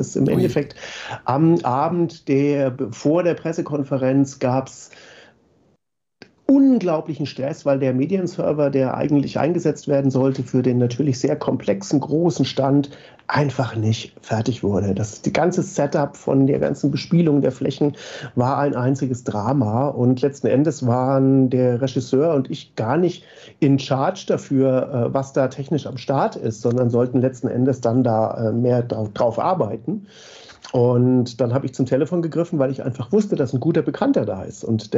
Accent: Southern Germany, Germany; Ich komme eher aus dem Süddeutschen.

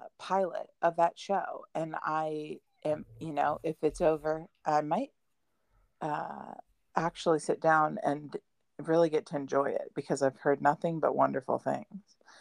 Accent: Chicago, Illinois, United States; I'm from Chicago.

